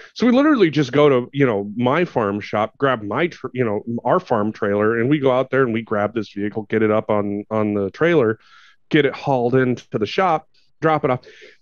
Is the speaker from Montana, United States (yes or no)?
yes; Montana, United States; like for me growing up in Montana, if somebody was broke down on the side of the road, you stopped and you helped them.